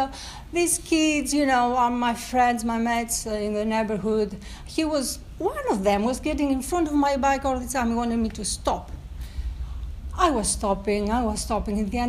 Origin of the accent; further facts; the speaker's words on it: Greece; And I was brought up in Greece, and in a suburban area, in a town, in a city.